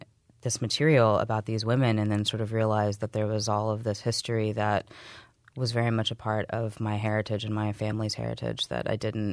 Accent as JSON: {"language": "English", "town": "Midland", "region": "Texas", "country": "United States", "tie": "born or raised there", "said": "I grew up in West Texas in Midland, in the Midland-Odessa area."}